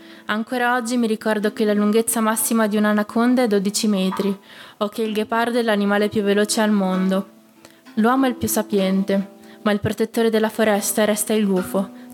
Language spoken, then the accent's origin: Italian; Pedrinate, Ticino, Switzerland; Fortunatamente ho passato l'infanzia a Pedrinate, il paesello sopra il Pens di Chiasso, circondato dal bosco.